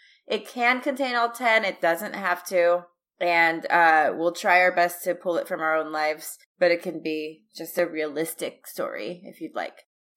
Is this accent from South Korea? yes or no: yes; South Korea; moved away; that's what I remember of growing up in Korea. We used to always have white Christmases.